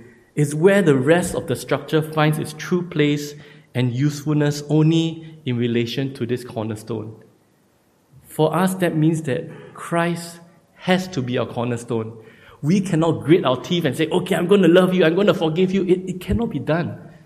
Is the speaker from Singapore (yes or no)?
yes; Singapore; are you from China? No, we're from Singapore.